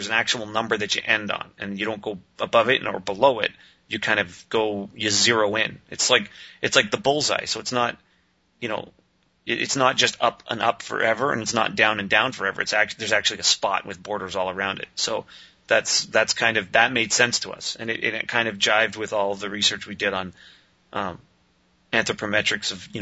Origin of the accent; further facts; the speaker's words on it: Canada; I'm from Canada. My parents were Italian.